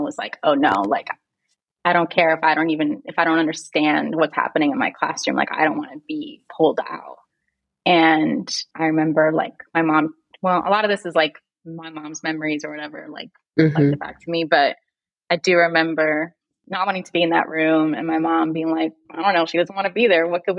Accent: Minnesota, United States; also born or lived in Puerto Rico; I was born in Puerto Rico. And I lived there till I was 8. And then I like to say now that I was moved to Minnesota, where I spent.

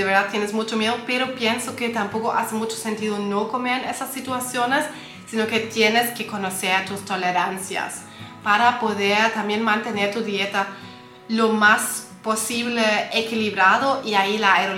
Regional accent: Germany; Spanish is a second language; pero a mí, como buena alemana, yo amo el pan.

